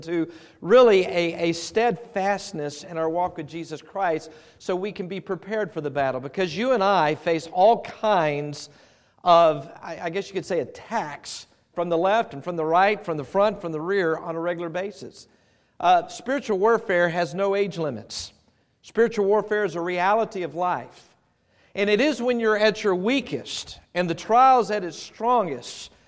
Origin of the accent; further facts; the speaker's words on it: Texas, United States; my fondest memory growing up in Texas during the wintertime is I remember we got a half, no joke, this is not exaggerated, we got about a half inch to an inch of snow